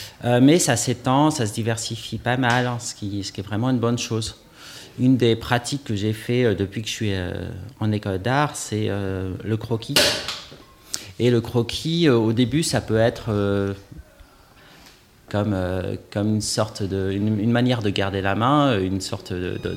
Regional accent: Brest, Brittany, France; now in Marseille, France; Alors, moi, j'ai grandi à Brest, en Bretagne, avant de partir un petit peu plus tard pour Paris, descendre progressivement vers le sud, Valence, un temps, Marseille où j'habite, où on habite tous les deux avec Ramona.

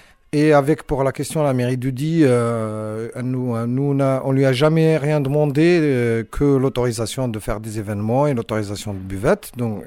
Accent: Nancy, Grand Est, France; moi je viens de Nancy, de Lorraine

